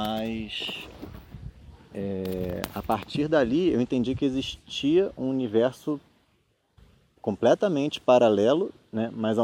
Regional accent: Rio de Janeiro, Brazil; Então, eu sou do interior do Rio, né? E aí fui fazer faculdade no Rio, capital

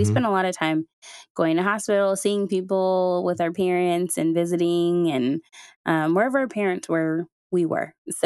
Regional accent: Houston, Texas, United States; also born or lived in Chicago / Dallas; I grew up in between Chicago, where I was born, and then I moved to Texas when I was about 6 years old, to Dallas, Texas.

